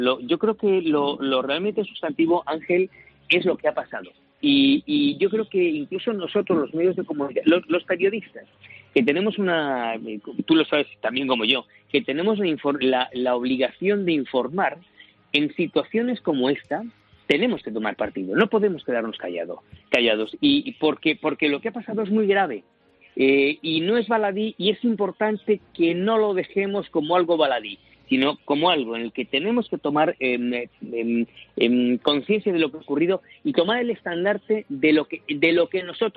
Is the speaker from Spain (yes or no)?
yes; Spain; aquí en España, yo soy español, yo soy hispano-mexicano